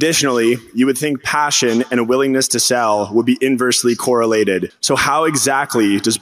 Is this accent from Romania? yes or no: no; Avonport, Nova Scotia, Canada; I'm from Avonport, Nova Scotia in Canada.